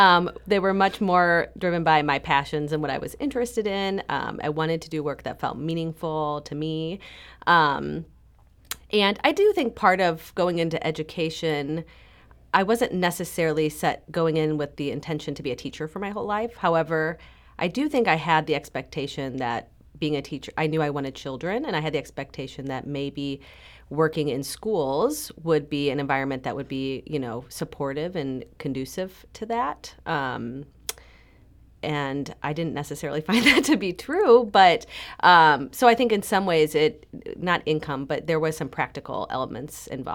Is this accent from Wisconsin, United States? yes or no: no; St. Louis, Missouri, United States; Sure. I'm from St. Louis, and I went to college. My parents did not go to college.